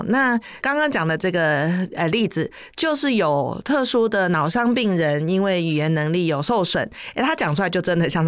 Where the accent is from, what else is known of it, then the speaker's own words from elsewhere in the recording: Taiwan; 因为我从小就是在台湾受教育长大嘛